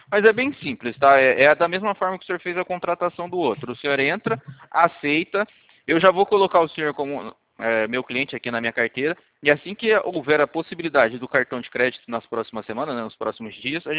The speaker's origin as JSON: {"language": "Portuguese", "region": "São Paulo", "country": "Brazil", "said": "O DDD, o meu DDD tá como 12. É porque eu sou aqui de São Paulo."}